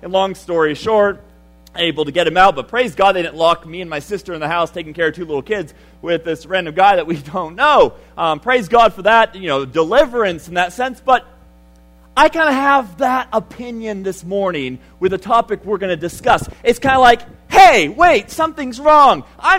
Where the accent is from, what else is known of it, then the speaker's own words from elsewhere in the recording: Senegal; growing up in Senegal.